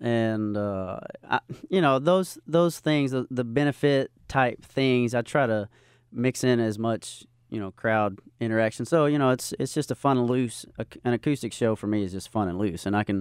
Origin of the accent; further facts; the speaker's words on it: Mammoth Spring, Arkansas, United States; I grew up in Mammoth Spring.